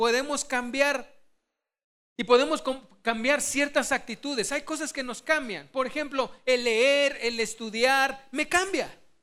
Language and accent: Spanish; Mexico; Olvídense que soy mexicano, yo mismo ahorita me vuelvo a decir que soy mexicano.